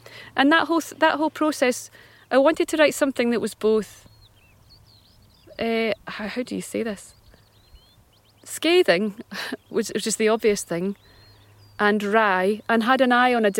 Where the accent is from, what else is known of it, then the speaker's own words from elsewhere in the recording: Scotland, United Kingdom; there's something about the fact of that that pains me as a Scottish person